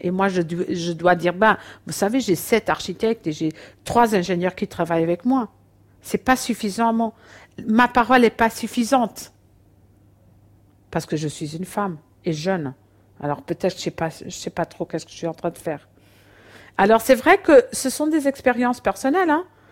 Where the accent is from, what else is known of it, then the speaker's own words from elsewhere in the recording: Portugal; moi, je suis portugaise. Je ne suis pas d'un grand pays. Je ne suis pas riche.